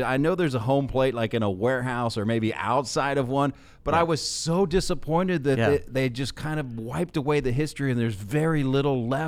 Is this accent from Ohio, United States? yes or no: yes; Columbus, Ohio, United States; also born or lived in Florida; I grew up in Columbus.